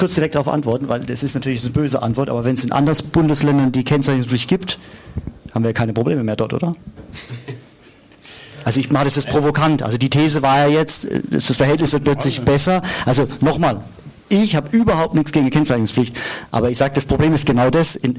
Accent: Mannheim, Baden-Württemberg, Germany; Auch ich bin in Mannheim Innenstadt groß geworden, es war früher ganz anders wie jetzt.

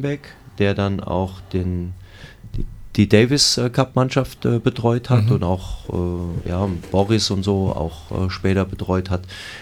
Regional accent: Heppenheim, Hesse, Germany; Ja, Sonderbacher Heppenheimer. Ja, also mein Ort ist Sonderbach, Heppenheim

